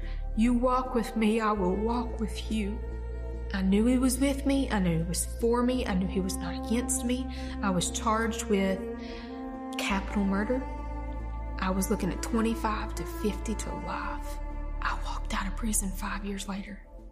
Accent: Kentucky, United States; I'm from Eastern Kentucky. I grew up in a small family.

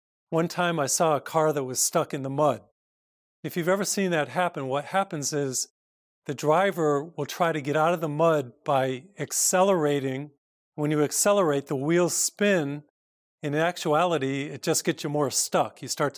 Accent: Massachusetts, United States; I grew up in Massachusetts, and in October, some beautiful things happen.

